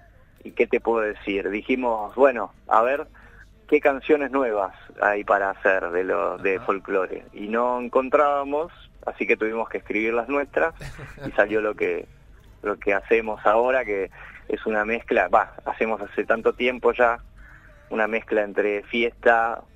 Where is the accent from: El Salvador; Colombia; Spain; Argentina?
Argentina; Buenos Aires; somos todos porteños, ¿no?